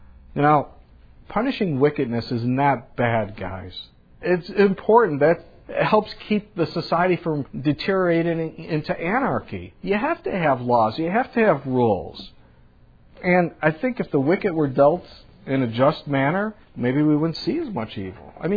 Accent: Chicago, Illinois, United States; When I was growing up in Chicago as a kid, we lived on the landing path towards O'Hare Airport.

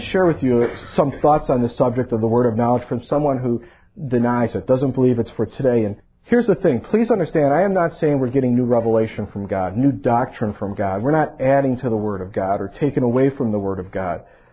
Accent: Chicago, Illinois, United States; That was a word of knowledge, bringing me up to Wisconsin, Packer country. I mean, think about it. I was from Chicago.

